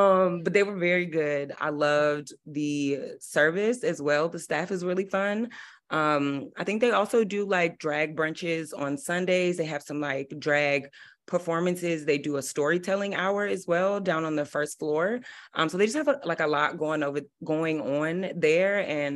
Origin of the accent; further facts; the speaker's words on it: Washington, District of Columbia, United States; So growing up in Chocolate City, but also in a place that is so ravaged by gentrification.